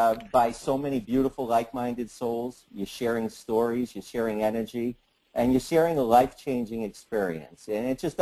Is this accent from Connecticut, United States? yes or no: yes; Simsbury, Connecticut, United States; Hi, everyone. … I'm from Simsbury, Connecticut.